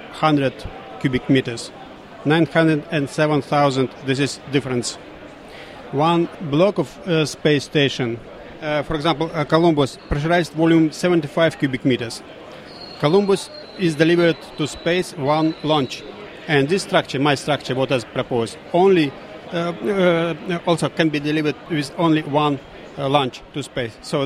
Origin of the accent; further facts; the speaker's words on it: Russia; English is a second language; moved away as an adult; also born or lived in Sydney; I'm originally from Russia, but I spent 13 years in Sydney University as senior researcher.